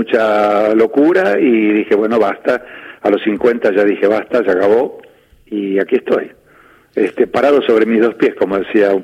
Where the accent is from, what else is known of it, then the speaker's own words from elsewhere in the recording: Tandil, Buenos Aires Province, Argentina; yo soy un pibe de Tandil